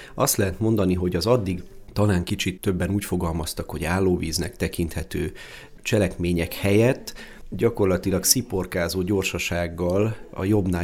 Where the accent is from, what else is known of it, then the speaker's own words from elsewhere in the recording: Miskolc, Borsod-Abaúj-Zemplén, Hungary; Lenyűgözve álltam és hallgattam a templomi orgonát otthon Miskolcon, abban a templomban, ahova jártam